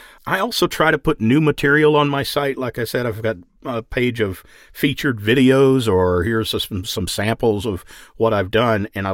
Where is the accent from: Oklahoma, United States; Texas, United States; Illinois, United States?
Texas, United States; accent: Texas; And I am naturally, I mean, I can clean up my Texas accent to a point, and I don't even think about it when I do.